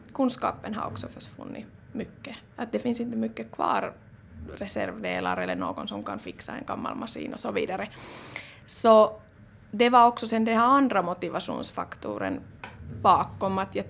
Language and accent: Swedish; Kokkola, Central Ostrobothnia, Finland; jag är uppvuxen där i Karleby